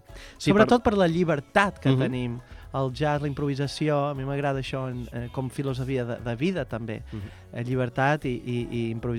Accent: Balearic Islands, Spain; accent: mix of Portuguese, Mallorcan and Catalan; he estudiat aquí, he fet l'escola de jazz aquí, però l'accent mallorquí no m'ha sortit mai, doncs és una mica de portuguès, un mallorquí, català, és raro, però bueno, és el meu accent.

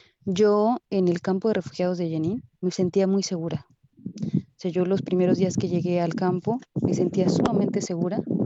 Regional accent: Mexico; yo soy artista escénica mexicana, soy investigadora teatral y pues actriz y performer. Yo llegué el 2 de octubre aquí a Palestina

